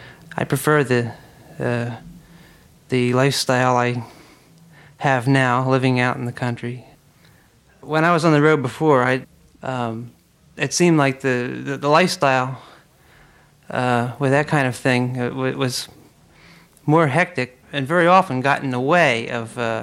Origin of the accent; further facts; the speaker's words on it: Trenton, New Jersey, United States; I grew up in the urban area. I'm from Trenton, New Jersey.